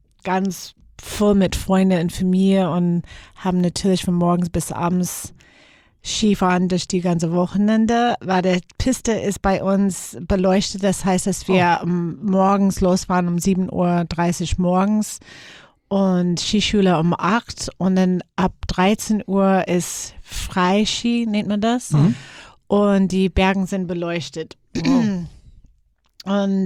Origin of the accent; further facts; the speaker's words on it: Seattle, Washington, United States; born there; German is a second language; moved away; Ich bin in Seattle geboren